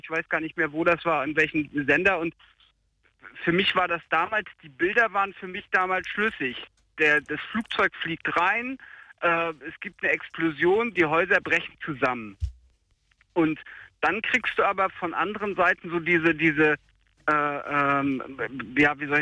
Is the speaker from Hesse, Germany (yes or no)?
yes; Hesse, Germany; Ich komme aus Hessen